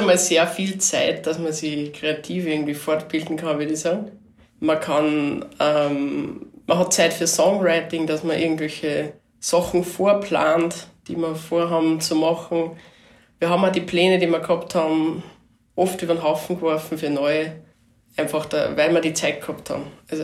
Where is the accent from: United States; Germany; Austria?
Austria; Upper Austria; Wir kommen alle aus Oberösterreich und wohnen auch noch alle dort.